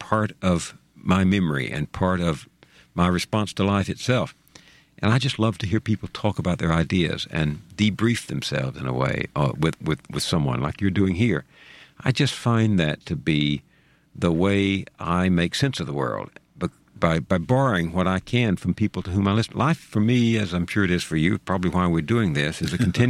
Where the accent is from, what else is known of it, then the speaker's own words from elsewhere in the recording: Texas, United States; I love the voices I heard as a boy growing up in East Texas, my neighbors talking across the fence